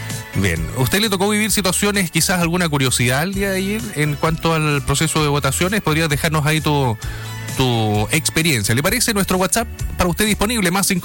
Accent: Chile

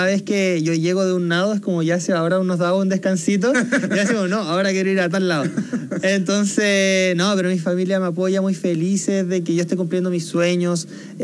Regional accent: Antofagasta, Chile; yo siempre, como soy de Antofagasta, siempre hemos estado en el mar

